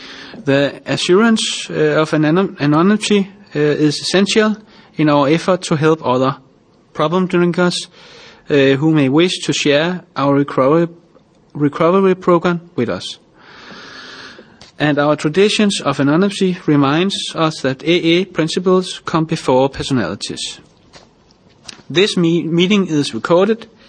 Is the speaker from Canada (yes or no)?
no; Denmark; English is a second language; I'm an alcoholic from Denmark.